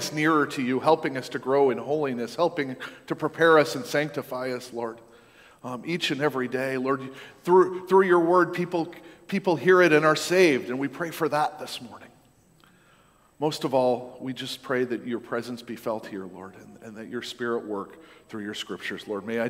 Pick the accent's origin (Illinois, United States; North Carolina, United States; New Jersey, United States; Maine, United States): Maine, United States; I grew up in Maine, and logging's still a thing in Maine